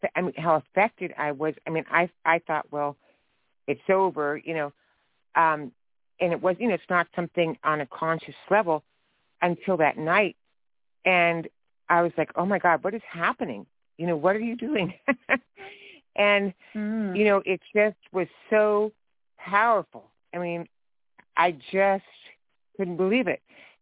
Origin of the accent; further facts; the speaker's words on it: California, United States; Now I was raised in California. We met back East in Tennessee, but I was raised in California.